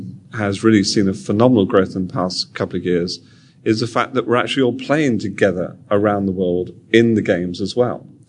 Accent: United Kingdom; Speaking as a Brit, American English has been put upon the world through computers as well.

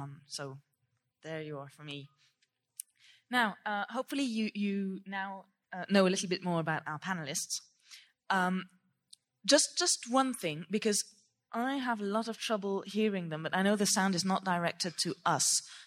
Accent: Switzerland; also born or lived in England; I'm a French-English bilingual. I was born in England, raised in Switzerland, so I've always lived with two languages.

